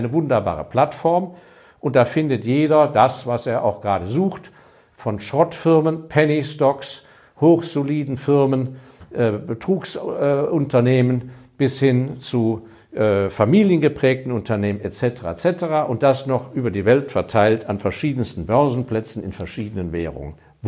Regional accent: Hong Kong; ich habe ja meine Kindheit in Hongkong verbracht, als Hongkong noch ein sehr kleiner Kolonialposten war. Bin da in die englische Grundschule gegangen mit zu warmer Schuluniform und habe Hongkong mit 2 Millionen Einwohnern erlebt.

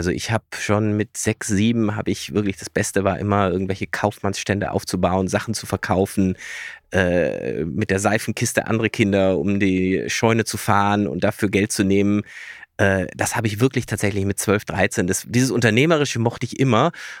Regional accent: Freiburg, Baden-Württemberg, Germany; Ich komme aus Freiburg. Das ist ja ein kleines Ökonest.

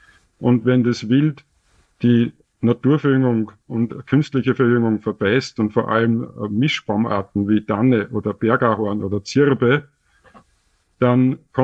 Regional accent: Austria; Ich will als Österreicher in Österreich jagen

